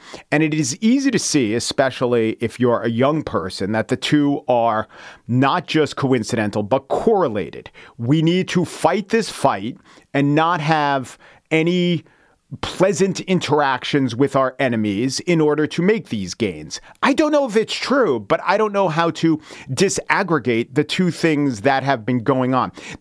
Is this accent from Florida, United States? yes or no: no; New York, United States; accent: New York; Yeah, I had to quash my New York accent some of the time at NPR.